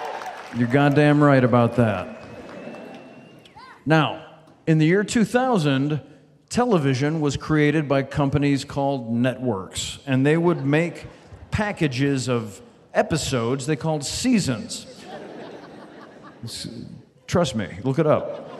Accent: Los Angeles, California, United States; Now, I'm from Los Angeles, so I'm going to lay a little 411 on you.

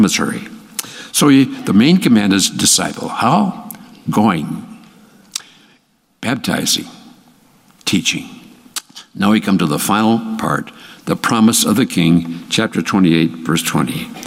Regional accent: Minnesota, United States; I grew up in a little town, a country hick. My wife grew up in a little town in Iowa. I grew up in Minnesota.

